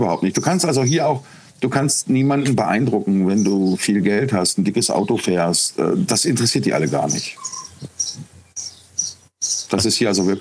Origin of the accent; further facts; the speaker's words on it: Germany; Es ist eine ganz andere Mentalität, die wir als Deutsche vielleicht gar nicht im ersten Moment so verstehen.